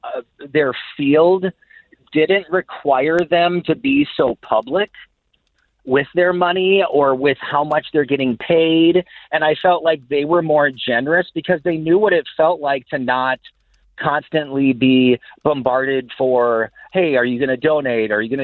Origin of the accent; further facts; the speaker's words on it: Minnesota, United States; also born or lived in Los Angeles; I grew up here in Minnesota, and I'm a hairstylist.